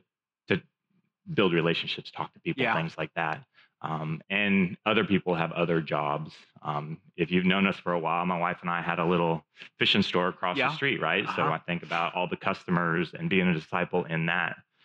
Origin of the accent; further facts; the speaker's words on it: Pacific Northwest, United States; now in Arkansas, United States; But I grew up in the Pacific Northwest.